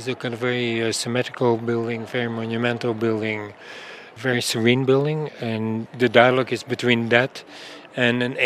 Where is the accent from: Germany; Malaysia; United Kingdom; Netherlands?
Netherlands; And of course, I'm from Holland, born in the Second World War, so that always meant a kind of particular connection.